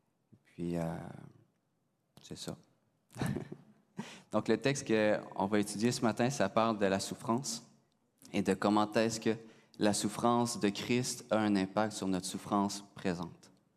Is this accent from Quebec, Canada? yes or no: yes; Quebec, Canada; Je viens de la Gaspésie, je suis ici à la Bible Part depuis 2013.